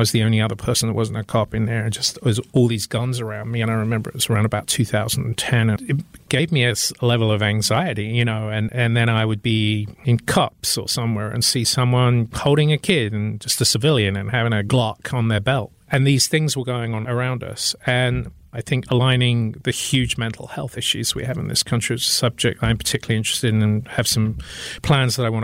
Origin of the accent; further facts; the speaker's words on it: United Kingdom; now in United States; or even how to get them in this country, which as a Brit is a weird stat to deal with.